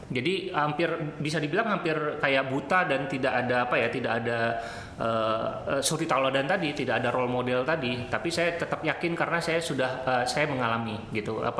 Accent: Aceh, Indonesia; Kebetulan saya besarnya sampai dari kecil sampai SMA itu di Aceh Utara, Lok Semanggi Aceh Utara.

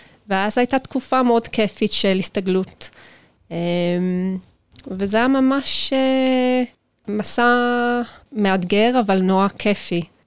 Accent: London, United Kingdom; moved away as an adult; now in Israel; אני נולדתי וגדלתי באנגליה, בפרברים של לונדון, מקום ירוק ויפה, גדלתי במשפחה קטנה, מלוכדת.

